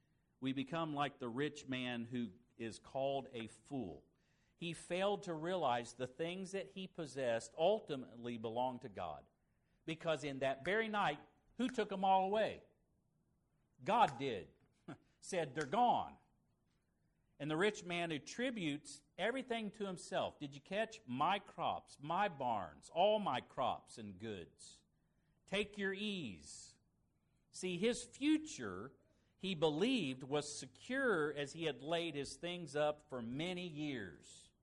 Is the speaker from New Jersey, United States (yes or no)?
no; Florida, United States; A realtor talked her into renting the house we grew up in Florida.